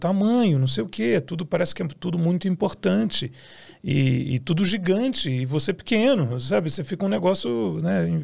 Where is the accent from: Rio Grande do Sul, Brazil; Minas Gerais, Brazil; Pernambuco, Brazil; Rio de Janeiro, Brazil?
Rio de Janeiro, Brazil; now in São Paulo, Brazil; eu sou do Rio de Janeiro, vim para São Paulo, né, e tal.